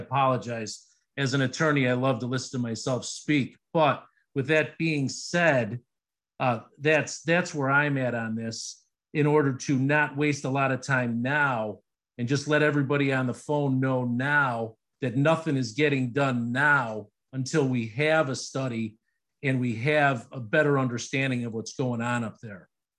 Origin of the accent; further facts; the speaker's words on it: Oak Park, Illinois, United States; Like, I grew up in Oak Park. You know, they shut down Austin in the 70s.